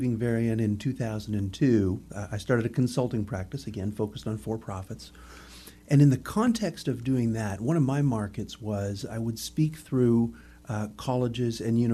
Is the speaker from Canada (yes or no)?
yes; Brockville, Ontario, Canada; now in Tallahassee, United States; I grew up in Brockville, Ontario, which is right on the Thousand Islands on the St. Lawrence River.